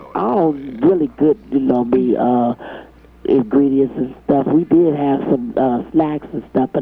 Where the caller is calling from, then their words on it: Cincinnati, Ohio, United States; Avondale, Cincinnati.